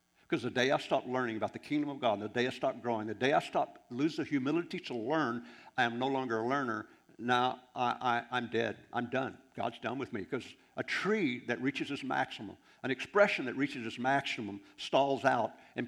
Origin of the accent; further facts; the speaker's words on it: Arkansas, United States; I don't like it when someone calls me ignorant. I'm from Arkansas.